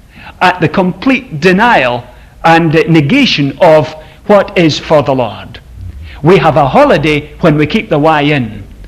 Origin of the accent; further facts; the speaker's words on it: Scotland, United Kingdom; It's neglected because as Scottish people, we're a bit afraid of emotion.